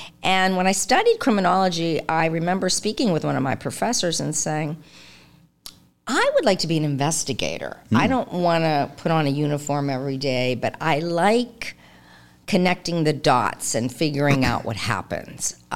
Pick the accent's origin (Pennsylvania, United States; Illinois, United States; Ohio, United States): Pennsylvania, United States; because I grew up in Western PA.